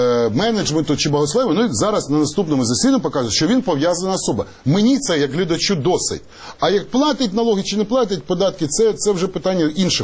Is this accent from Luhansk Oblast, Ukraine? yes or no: no; Zaporizhzhia, Zaporizhzhia Oblast, Ukraine; я сам з Запоріжжя.